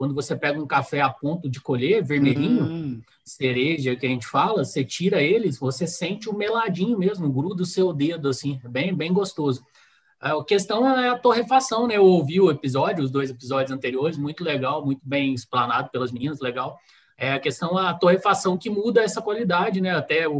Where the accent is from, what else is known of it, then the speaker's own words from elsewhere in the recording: Machado, Minas Gerais, Brazil; Nosso sítio fica na região de Machado, que é vizinha, que é de onde eu sou natural, fica a uns 60 quilômetros daqui